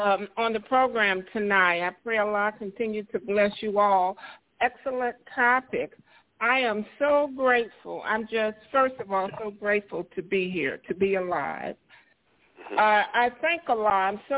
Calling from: St. Louis, Missouri, United States; I'm calling from Hometown, St. Louis, Missouri.

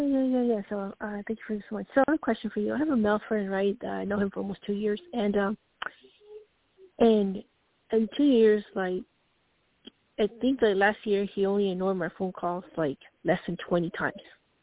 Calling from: Colorado, United States

